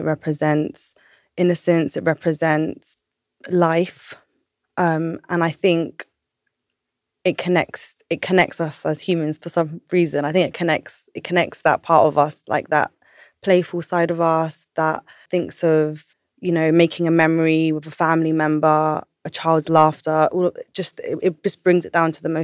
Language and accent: English; Camden Town, London, United Kingdom; I grew up in Camden Town, not too far from here, from Haggerston. And my parents came to London in the 80s as immigrants. And I essentially just grew up in Camden.